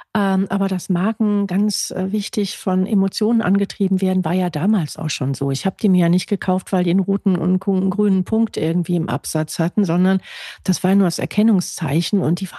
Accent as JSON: {"language": "German", "town": "Essen", "region": "North Rhine-Westphalia", "country": "Germany", "tie": "born there", "said": "ich bin tatsächlich in Essen geboren und bin dann öfter umgezogen, oder man kann auch sagen, zu Anfang, ich wurde umgezogen von meiner Familie, weil mein Vater schlichtweg bei der Bundeswehr gewesen ist."}